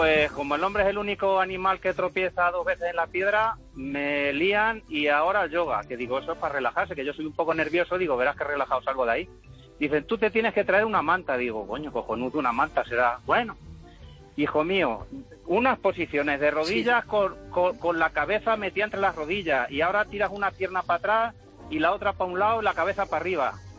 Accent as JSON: {"language": "Spanish", "region": "Castilla-La Mancha", "country": "Spain", "said": "Ante todo decir que soy un tránsfuga manchego y con mala leche"}